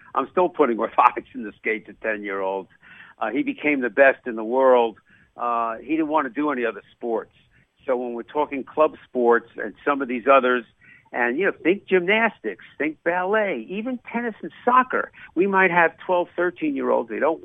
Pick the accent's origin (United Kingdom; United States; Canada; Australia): United States; Massapequa, New York; I'm Massapequa.